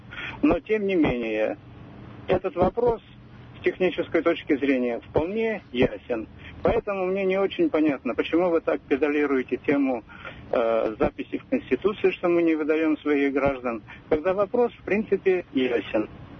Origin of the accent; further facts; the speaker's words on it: Moscow Oblast, Russia; я из Подмосковья.